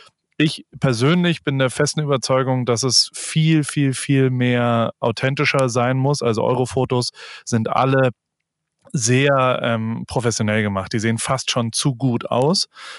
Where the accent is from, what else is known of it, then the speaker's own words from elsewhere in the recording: Germany; Ich komme aus der Kurpfalz, insofern weiß ich nicht, was da passiert.